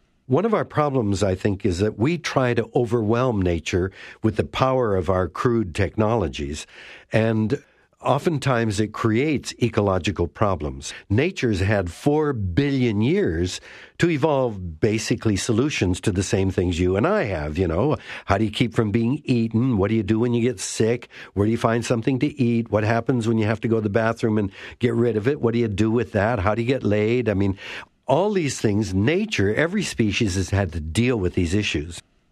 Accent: Canada; my mother and father were born and raised in Canada, in Vancouver. They spoke English at home. I didn't speak any Japanese, and I thought of myself as a Canadian kid.

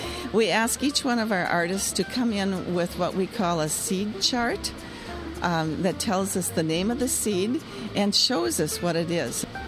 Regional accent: Minnesota, United States; I am from Western Minnesota.

